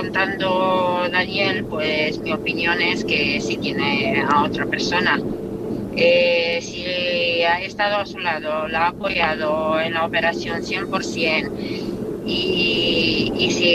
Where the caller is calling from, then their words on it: Toledo, Castilla-La Mancha, Spain; de Toledo.